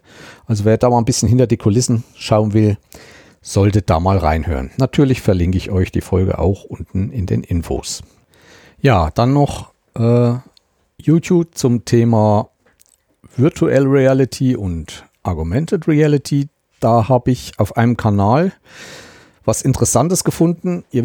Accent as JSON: {"language": "German", "region": "Thuringia", "country": "Germany", "said": "Ich stamme ja aus dem Landkreis Meiningen-Schmalkalden."}